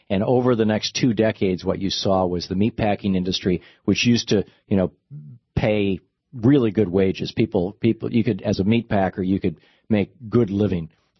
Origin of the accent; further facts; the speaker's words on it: Lansing, Michigan, United States; I mean, I grew up in Lansing. I could see this happening around me.